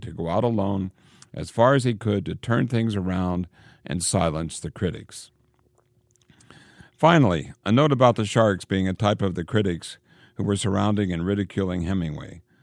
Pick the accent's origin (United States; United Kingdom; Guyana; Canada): Canada; Being a Canadian, we didn't have much exposure to American writers.